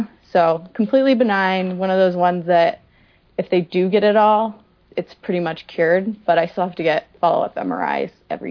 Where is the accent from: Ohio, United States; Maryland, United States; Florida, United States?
Maryland, United States; Rockville; Yeah, so I'm from Rockville, Maryland, and I went to high school at the Academy of the Holy Cross, which is an all-girls school, probably about 10 minutes from where I grew up.